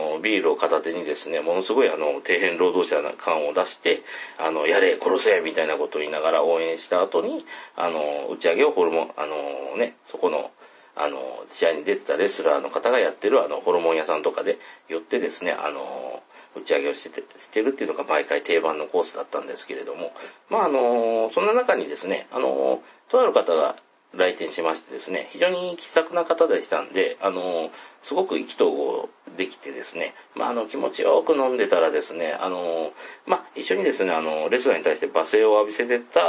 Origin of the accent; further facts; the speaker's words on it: Kansai, Japan; 出身は関西の方なんですけども、